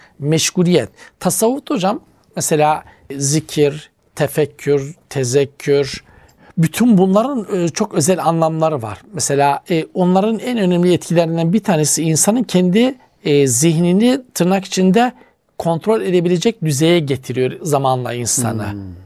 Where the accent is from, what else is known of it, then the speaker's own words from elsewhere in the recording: Black Sea Region, Turkey; Bizim Karadeniz'de hocam biraz şey olacak. Yerel ağız argo değil ama yerel ağız af kurdur derler hocam böylelerine.